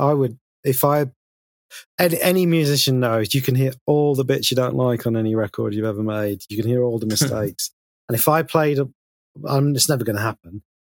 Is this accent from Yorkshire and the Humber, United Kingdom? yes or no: yes; Sheffield, Yorkshire and the Humber, United Kingdom; when I grew up in Sheffield, it seemed like quite a large place, and you didn't get out of it that often as a kid.